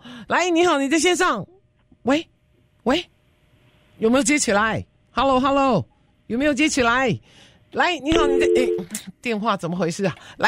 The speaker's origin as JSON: {"language": "Chinese", "country": "Taiwan", "tie": "born or raised there", "said": "我小时候在台湾念的书"}